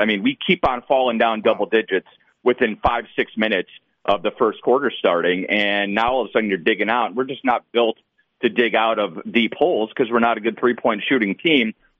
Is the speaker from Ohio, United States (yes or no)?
yes; Cleveland, Ohio, United States; And I'm from Cleveland, so heading into the series, I saw all the angst and all of the nervousness about Donovan Mitchell's future